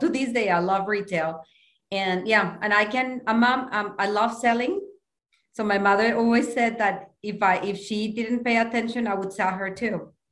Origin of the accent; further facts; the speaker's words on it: Bogotá, Colombia; I grew up in a very loving family. We were six children.